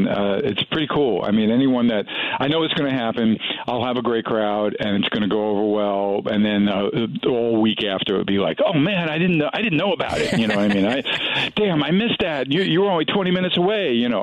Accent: New York, United States; I have so many funny Detroit kind of connections to my life, even though I grew up in New York.

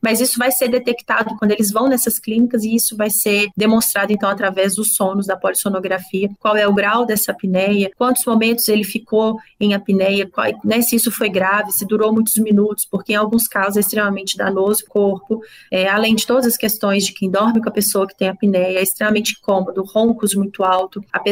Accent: Belo Horizonte, Minas Gerais, Brazil; eu sou de Belo Horizonte.

